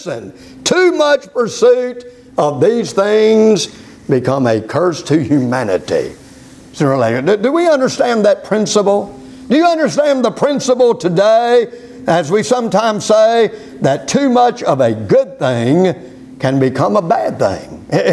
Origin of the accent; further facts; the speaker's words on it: Houston, Texas, United States; in the family that I was brought up in Houston, Texas, as far as I remember, we didn't eat a whole lot of rice